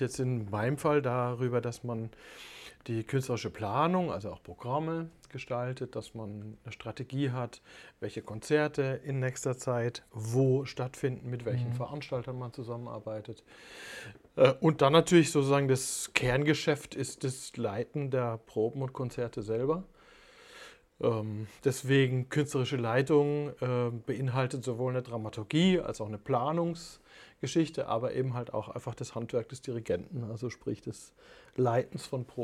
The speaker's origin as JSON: {"language": "German", "town": "Ötigheim", "region": "Baden-Württemberg", "country": "Germany", "tie": "born or raised there", "said": "Ich bin in Oetichheim groß geworden, auch auf der Freilichtbühne."}